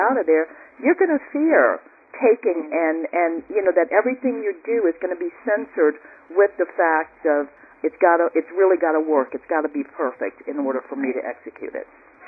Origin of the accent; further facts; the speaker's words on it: New Orleans, Louisiana, United States; I grew up in New Orleans, went to public school, predominantly a historically black college.